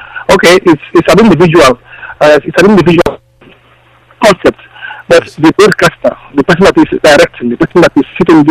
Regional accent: Azobolu, Anambra, Nigeria; I'm an Igbo man. I come from Azobolu. I'm from Azobolu in Anambra State.

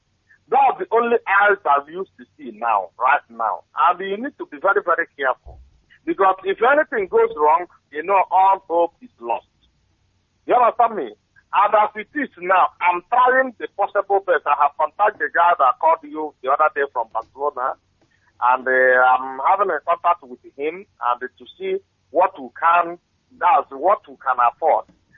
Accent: Imo, Nigeria; now in Madrid, Spain; From Imo State. I'm calling from Spain.

